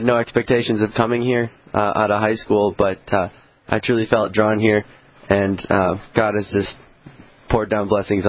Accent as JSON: {"language": "English", "town": "Eden Prairie", "region": "Minnesota", "country": "United States", "said": "I'm from Eden Prairie, Minnesota."}